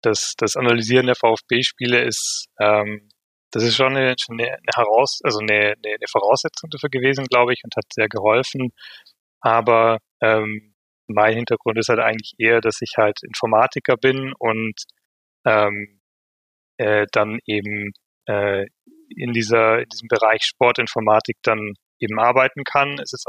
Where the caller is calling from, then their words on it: Vienna, Austria; Ich bin zugeschaltet aus dem sehr schönen Wien